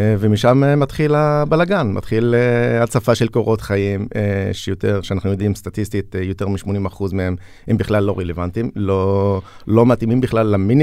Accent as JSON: {"language": "Hebrew", "town": "Julis", "region": "Northern District", "country": "Israel", "said": "מכפר ג'וליס, בן 44"}